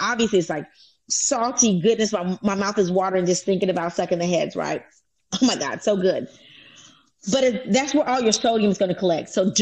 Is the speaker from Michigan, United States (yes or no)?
no; Louisiana, United States; also born or lived in Texas / Indiana; now in Georgia, United States; But I am originally from Louisiana. I practiced in Texas, now Georgia, and before Texas, I was in Indiana. But I am a Louisiana girl at heart.